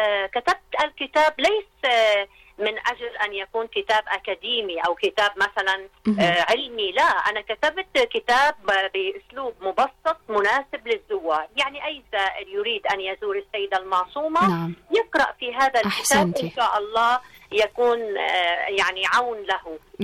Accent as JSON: {"language": "Arabic", "country": "Lebanon", "said": "طبعا أنا في كلبنانية، عندما كنا نأتي إلى إيران"}